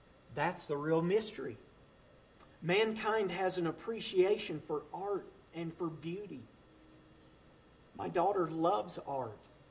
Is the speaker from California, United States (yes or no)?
no; Tennessee, United States; I was kind of raised. I'm originally from Tennessee. And I would imagine that I was raised with what one would consider to be Southern values.